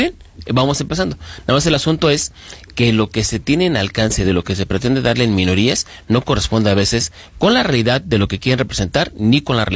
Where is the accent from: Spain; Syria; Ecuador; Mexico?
Mexico; fortalecer como mexicanos las instituciones de nuestro país ayuda mucho